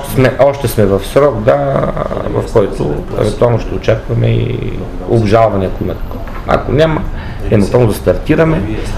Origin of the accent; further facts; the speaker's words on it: Northern Bulgaria, Bulgaria; аз съм от Северна България и от този район